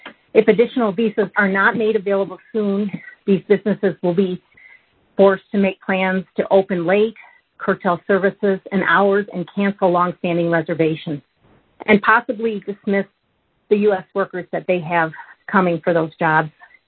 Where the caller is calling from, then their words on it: Mackinac Island, Michigan, United States; I'm calling from Mackinac Island, which is one of the premier tourist destinations in the United States